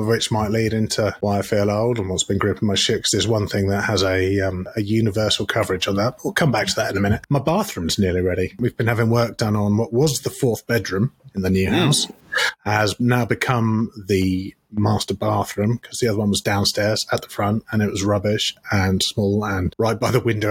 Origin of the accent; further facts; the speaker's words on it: United Kingdom; we're British